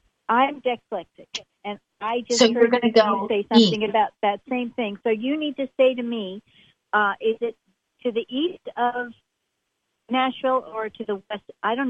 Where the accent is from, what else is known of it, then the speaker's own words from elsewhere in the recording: U.S. Virgin Islands; I am from the Virgin Islands